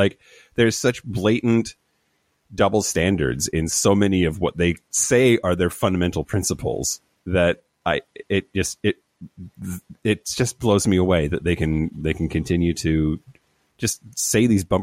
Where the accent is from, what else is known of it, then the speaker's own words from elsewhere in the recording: Yakima, Washington, United States; I grew up in Yakima mm-hmm. County. There's like, it's deep, deep red.